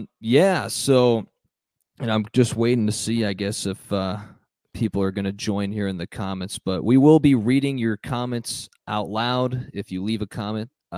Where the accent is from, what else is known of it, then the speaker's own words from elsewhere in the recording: United States; I'm American first and foremost, but that's where my heritage comes from.